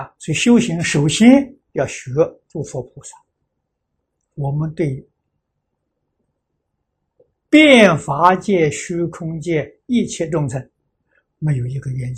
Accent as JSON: {"language": "Chinese", "region": "Anhui", "country": "China", "tie": "born or raised there", "said": "最近这个安徽我老家那边有两个年轻人。"}